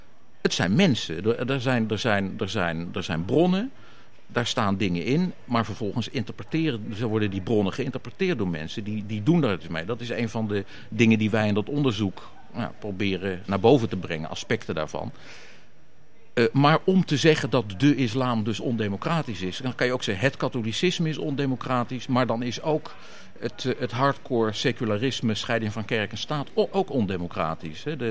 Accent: Netherlands; We zitten nu al in de derde generatie, geboren en getogen in Nederland.

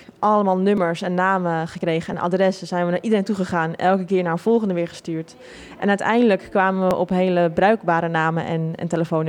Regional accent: Netherlands; ik kom uit Nederland, dan was ik exotisch. Wat natuurlijk voor ons in Nederland heel raar is. Maar ik als Nederlander daar was exotisch.

